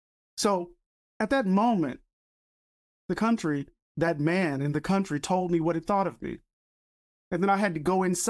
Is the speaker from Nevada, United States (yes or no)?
no; Mississippi, United States; I grew up in Mississippi. My dad was the second African-American hired at the post office in Pascagoula, Mississippi.